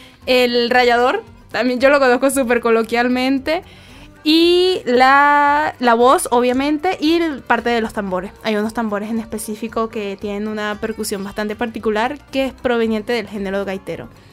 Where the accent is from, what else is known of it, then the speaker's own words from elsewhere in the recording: Barquisimeto, Lara, Venezuela; Yo, que soy de Barquisimeto, mes de diciembre, full gaitas, y mes de enero, full gaitas.